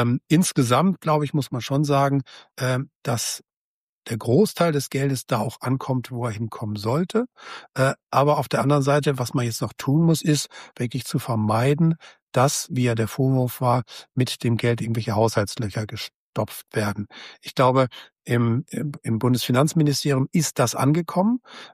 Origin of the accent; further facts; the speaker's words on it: North Rhine-Westphalia, Germany; Ich komme aus der Nähe von Bonn